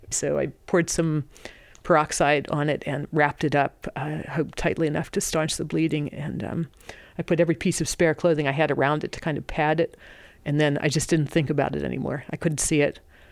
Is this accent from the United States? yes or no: yes; United States; I thought about food, but, you know, I'm an American.